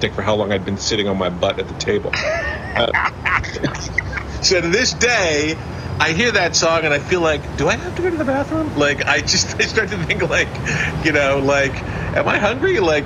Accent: Philadelphia, Pennsylvania, United States; I mean, I was raised in Philly

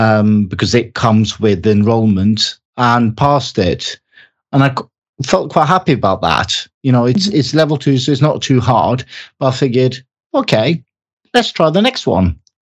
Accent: Norway; I've served in the British Army, even though I'm born and raised in Norway.

